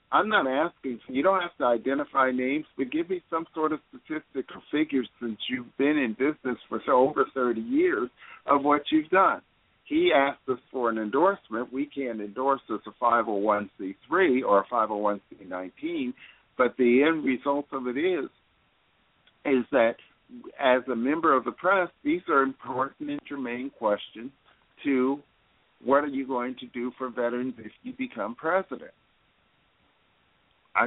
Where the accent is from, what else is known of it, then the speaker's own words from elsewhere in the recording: Newark, New Jersey, United States; You know that my roots are from the East Coast. I grew up in New Jersey. I watched the World Trade Center being built from the city of Newark, where I grew up. So I'm a New Yorker for most parts.